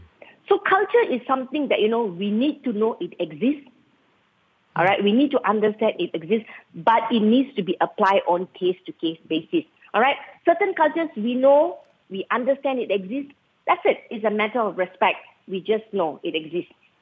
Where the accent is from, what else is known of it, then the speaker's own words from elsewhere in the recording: Malaysia; But generally, as a Malaysian, whenever we go anywhere, the first thing we will think is, should I wear the shoes or should I put the shoe outside?